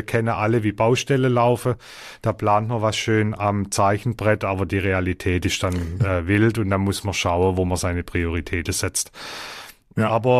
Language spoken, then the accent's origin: German; Baden-Württemberg, Germany; accent: Swabian; ich habe einen schwäbischen Akzent.